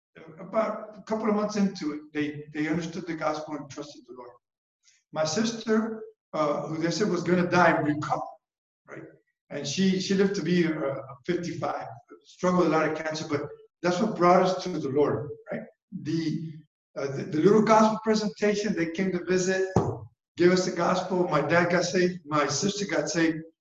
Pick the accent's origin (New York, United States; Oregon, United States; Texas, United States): Texas, United States; Houston; born there; so my siblings and I were all born in Houston, Texas. So I am an American citizen.